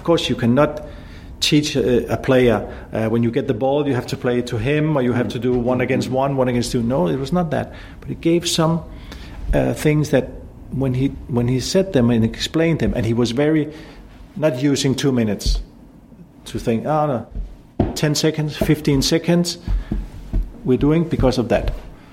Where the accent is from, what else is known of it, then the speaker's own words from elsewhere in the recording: Denmark; Because I come from Northern Europe. We sometimes, especially Denmark, we ask why when people say something.